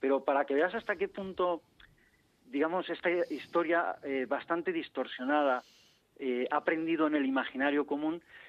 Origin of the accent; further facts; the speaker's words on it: Mexico; Sí, yo nací en México, soy mexicano, ¿eh?